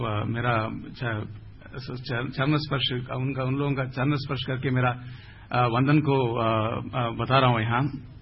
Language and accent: Hindi; South India, India; Hindi is a second language; मैं दक्षिण से हूं, मुझे हिंदी इतना अच्छा नहीं आती है।